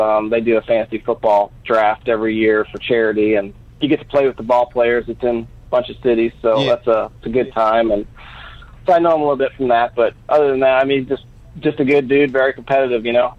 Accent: St. Louis, Missouri, United States; I just attacked on 314 at the end since I'm from St. Louis.

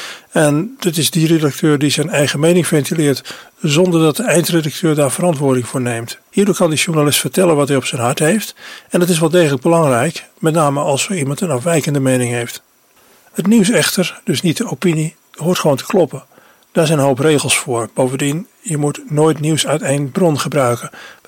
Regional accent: Assen, Drenthe, Netherlands; first language Drents; moved away; Ik kom oorspronkelijk uit Assen en ik heb mijn eerste woorden in Drents gesproken. Maar ik ben lang uit de omgeving weg. En ik ben een beetje verleerd.

